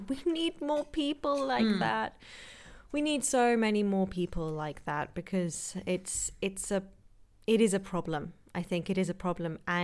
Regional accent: United Kingdom; And I'm British, I can say that, okay? I have a British passport, I can say that.

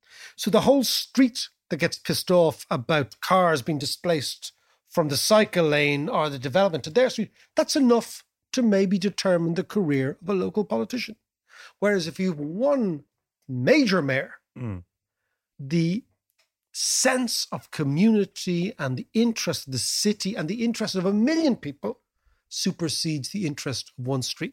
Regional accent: Dublin, Leinster, Ireland; in Dublin, let's say, because we're from Dublin, 1 million people.

